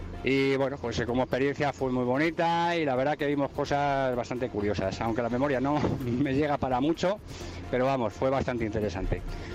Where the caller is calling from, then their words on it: Madrid, Community of Madrid, Spain; de Madrid.